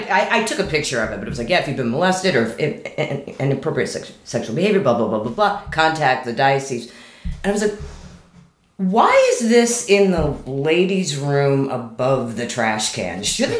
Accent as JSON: {"language": "English", "region": "Michigan", "country": "United States", "said": "I'm from Michigan, mm-hmm. and I had to go home for Christmas"}